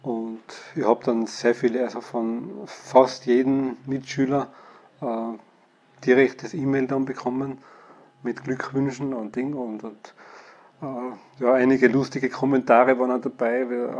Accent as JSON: {"language": "German", "town": "Innsbruck", "region": "Tyrol", "country": "Austria", "said": "ich komme aus Innsbruck, wie ich schon eingangs erwähnt habe, bin dort in die Handelsakademie gegangen"}